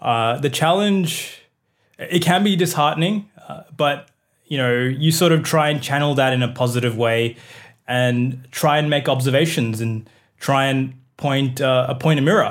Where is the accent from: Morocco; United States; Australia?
Australia; like my upbringing as a Indian person in Australia.